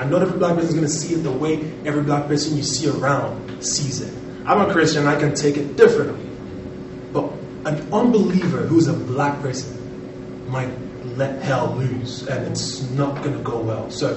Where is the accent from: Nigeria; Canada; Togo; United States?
Nigeria; Because I'm from Nigeria